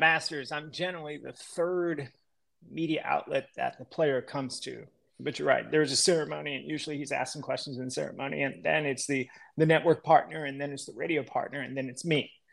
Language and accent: English; Greensboro, North Carolina, United States; I'm going to go to the Wyndham Championship, which is in my hometown at Greensboro.